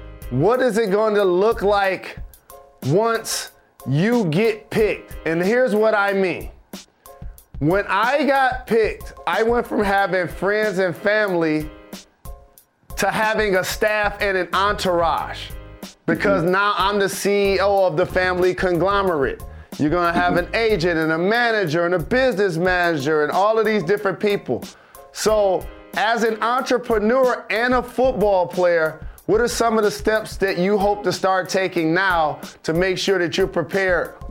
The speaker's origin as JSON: {"language": "English", "town": "Detroit", "region": "Michigan", "country": "United States", "said": "I'm from Detroit. I grew up loving the maize in blue."}